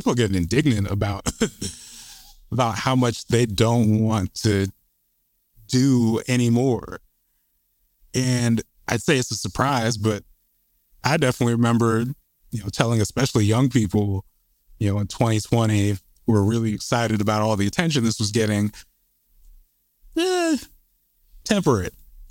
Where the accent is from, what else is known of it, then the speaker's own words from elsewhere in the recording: Lake Oswego, Oregon, United States; with stuff in, you know, my hometown of Lake Oswego, Lake No Negro, Oregon.